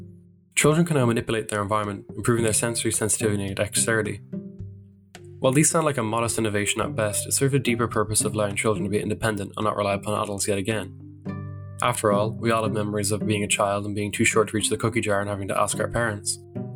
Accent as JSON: {"language": "English", "country": "Ireland", "said": "from countries like Germany, Australia, India, the US, parts of Africa, and my home country, Ireland."}